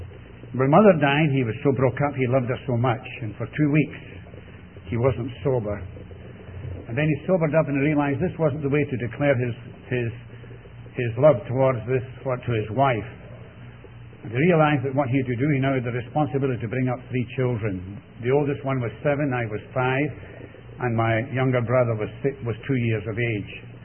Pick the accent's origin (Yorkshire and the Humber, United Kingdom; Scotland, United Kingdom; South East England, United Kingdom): Scotland, United Kingdom; Glasgow; accent: Scots burr; I was brought up in Scotland. You wouldn't know that, of course, would you? But my accent, no, it's not an accent, it's actually what's called a Scots burr. My Scots burr betrays me. Brought up there in the city of Glasgow.